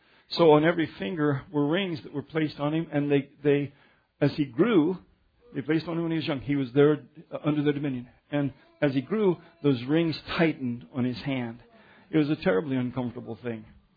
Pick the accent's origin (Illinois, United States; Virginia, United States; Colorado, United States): Colorado, United States; also born or lived in Nebraska; I lived in Nebraska. I know what a snowstorm is. I grew up in Colorado.